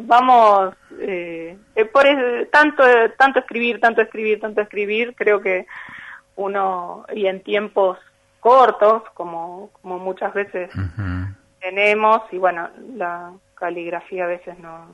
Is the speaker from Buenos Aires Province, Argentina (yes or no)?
yes; Luján, Buenos Aires Province, Argentina; De Luján, estuve muchos años